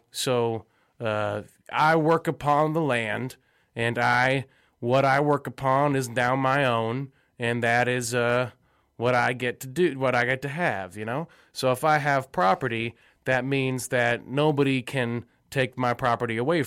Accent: Florida, United States; Well, I was born and raised in Florida, of course, greatest state in the nation.

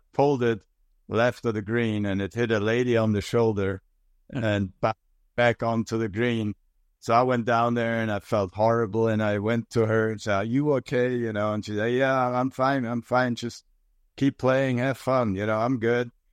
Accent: Germany; English is a second language; growing up in Germany, playing the European Tour in the in the mid-70s, I had never seen a golf course like Augusta.

